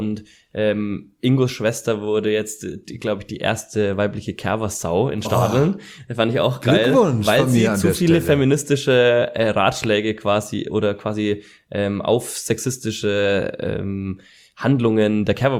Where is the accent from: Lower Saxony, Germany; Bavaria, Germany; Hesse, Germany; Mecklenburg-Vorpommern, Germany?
Bavaria, Germany; Fürth; da wo ich herkomme, ist das Land, weil das ja schon Knoblauchsland war, aber es war immer noch, Sack, Stadt, Fürth drunter geschrieben. Also ich war Stadt.